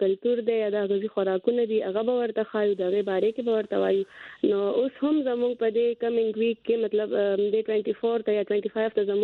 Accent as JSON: {"language": "Pashto", "town": "Peshawar", "region": "Khyber Pakhtunkhwa", "country": "Pakistan", "tie": "born or raised there", "said": "مونږ په پېښور کې چې دی تقریبا دا دریم نسل دی چې را لوی شولو"}